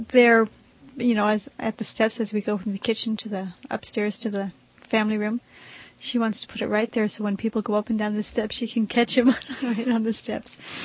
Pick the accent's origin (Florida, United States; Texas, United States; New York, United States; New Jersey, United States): New York, United States; New York City; And it was a wonderful time in my life as I grew up in the East. But I also remember in New York City getting roasted chestnuts from the vendors.